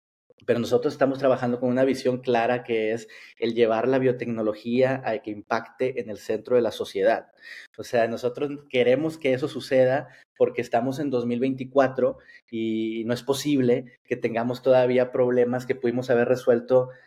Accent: Monterrey, Nuevo León, Mexico; soy una persona de Monterrey, Nuevo León, soy un científico que estudié licenciado en biotecnología genómica de la Universidad Autónoma de Nuevo León

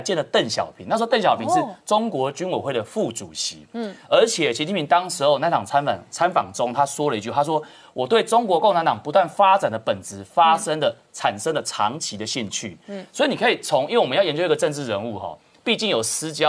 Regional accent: Taiwan; 可是我们台湾人记忆犹新，

